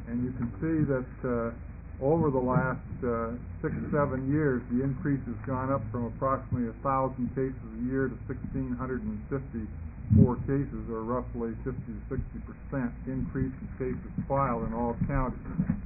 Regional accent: Redmond, Oregon, United States; I'm an attorney from Redmond

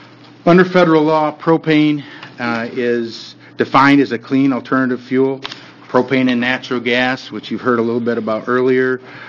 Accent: Corvallis, Oregon, United States; I apologize if I check the wrong box because I'm not 100 miles away. I'm from Corvallis.

